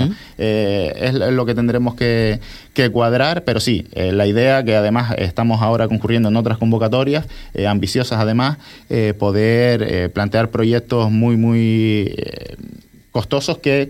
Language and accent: Spanish; El Cotillo, Canary Islands, Spain; Yo que soy del Cotillo